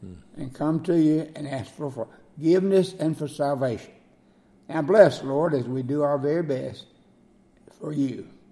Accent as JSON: {"language": "English", "town": "Gordo", "region": "Alabama", "country": "United States", "said": "I'm from Gordo, Alabama, and I pastored for 59 years"}